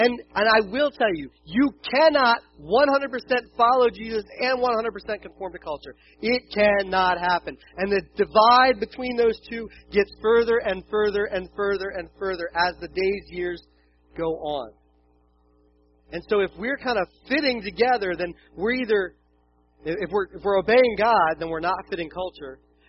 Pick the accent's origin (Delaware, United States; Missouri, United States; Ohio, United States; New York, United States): Delaware, United States; I'm a city boy, and I grew up in Delaware, and that's where I live, and we were just south of Philly.